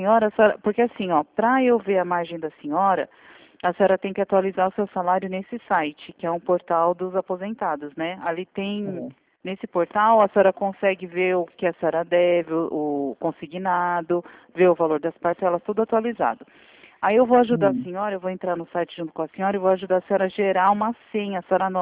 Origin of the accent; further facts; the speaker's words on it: São Paulo, Brazil; Não, eu sou do estado de São Paulo